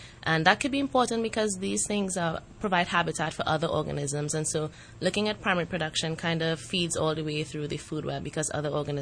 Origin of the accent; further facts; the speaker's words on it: Trinidad & Tobago; So I'm from Trinidad and Tobago, and at home after high school, I had an opportunity to teach co-curricular subjects to students from ages 5 to 12.